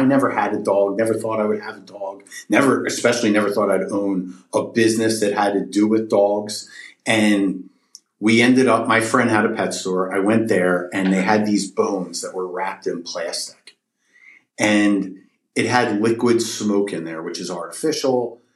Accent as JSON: {"language": "English", "town": "Philadelphia", "region": "Pennsylvania", "country": "United States", "tie": "born or raised there", "said": "I grew up in Northeast Philly."}